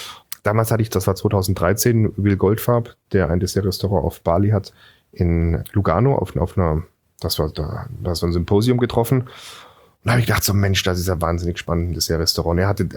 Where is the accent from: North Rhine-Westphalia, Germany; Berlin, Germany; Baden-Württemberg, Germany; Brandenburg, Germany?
Baden-Württemberg, Germany; Singen; ich bin in Singen am Hohen Thiel zur Schule gegangen. Dort war das erste Maggi-Werk außerhalb von der Schweiz. Das heißt, ich bin mit Maggi-Suppe groß geworden.